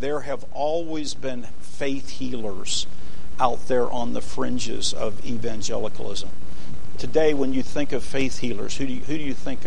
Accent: Pittsburgh, Pennsylvania, United States; And I knew the name because I grew up in the Pittsburgh area, and oftentimes she had healing crusades in Pittsburgh.

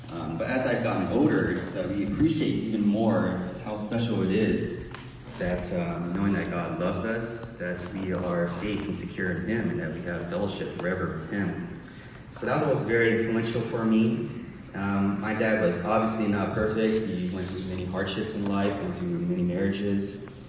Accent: San Francisco, California, United States

